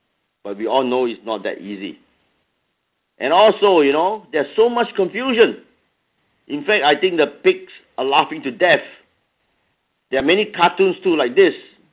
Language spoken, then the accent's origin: English; Hong Kong; and I'm from Hong Kong.